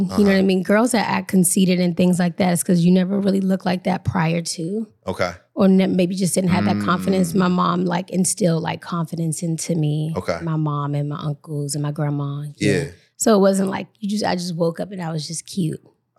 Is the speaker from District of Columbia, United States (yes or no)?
yes; Washington, District of Columbia, United States; Like, okay, I'm from DC. I don't be walking around saying, okay, I'm from Southeast or with the Anna.